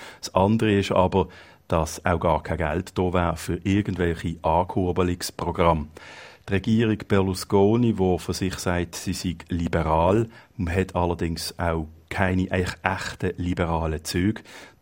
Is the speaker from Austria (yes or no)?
no; Switzerland; moved away as an adult; now in Italy; als Schweizer, der fast wie ein Heidi hier angekommen ist vor einem Jahr